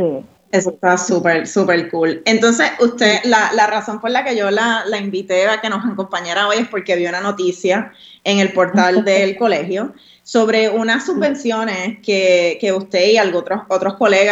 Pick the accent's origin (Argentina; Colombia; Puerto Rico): Puerto Rico; Vega Alta; yo no me crié en Las Marías, pero me crié en Vega Alta y también me crié en un campo, me crié en una finca con vacas